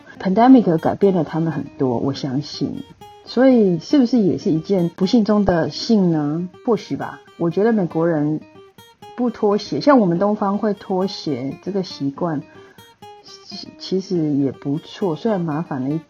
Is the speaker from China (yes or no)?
no; Taiwan; now in United States; 因为我是在台湾长大的，台湾潮湿的环境不适合有地毯的